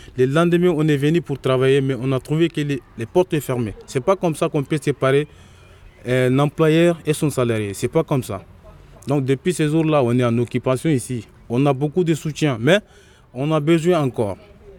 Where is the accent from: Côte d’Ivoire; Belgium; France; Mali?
Mali; Je suis l'un des occupants, je suis malien, on est au nombre de 25 personnes ici, on est tous maliens.